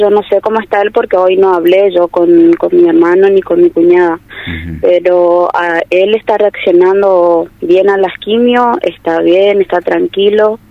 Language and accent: Spanish; Margarita Belén, Chaco, Argentina; Sí, somos de acá, de Margarita Belén.